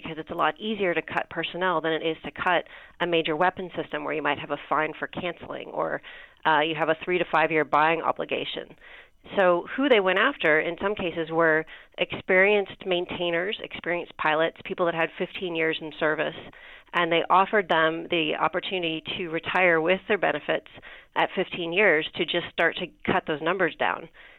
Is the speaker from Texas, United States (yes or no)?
yes; Texas, United States; And I grew up in Texas, and I know that Texas has got a lot of jets in the sky